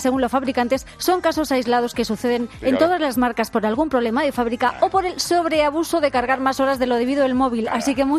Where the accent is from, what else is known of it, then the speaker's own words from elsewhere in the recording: Castilla-La Mancha, Spain; Soy de La Mancha.